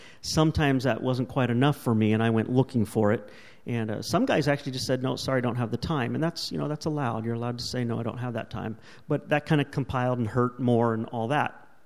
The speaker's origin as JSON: {"language": "English", "region": "California", "country": "United States", "said": "I'm already from California."}